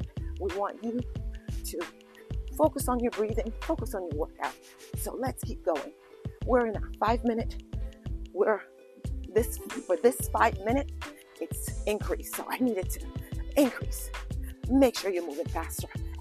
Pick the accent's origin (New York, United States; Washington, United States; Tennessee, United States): New York, United States; for those of you who don't know, I'm from New York. We walk very fast in New York.